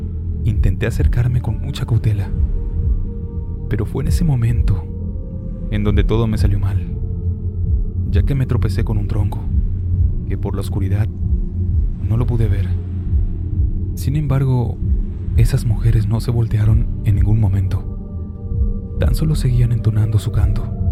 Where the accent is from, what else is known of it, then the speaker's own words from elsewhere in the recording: Guadalajara, Jalisco, Mexico; Soy oriundo de Guadalajara, Jalisco.